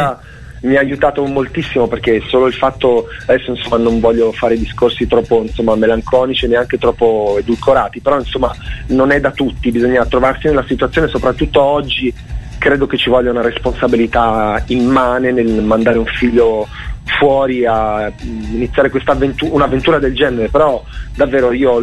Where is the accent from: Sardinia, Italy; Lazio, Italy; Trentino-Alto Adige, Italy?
Sardinia, Italy; Cagliari, perché io esattamente provengo dalla Sardegna.